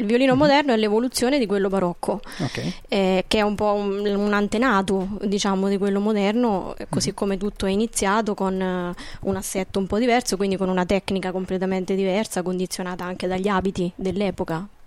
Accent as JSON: {"language": "Italian", "town": "Cingoli", "region": "Marche", "country": "Italy", "tie": "born or raised there", "said": "io sono nata a Cingoli e risiedo tuttora a Cingoli, nonostante la vita nomade che fa un musicista, per cui poi però comunque dormo a Cingoli."}